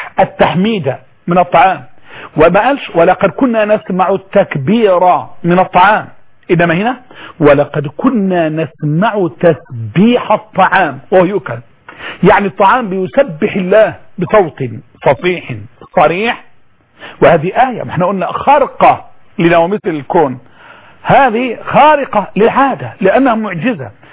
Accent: Egypt; accent: Egyptian; اللي احنا بنقول عليه بلهجتنا المصرية بنقول بيستوي.

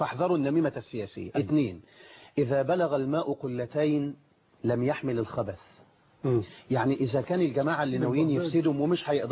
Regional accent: Egypt; بلدنا مصر

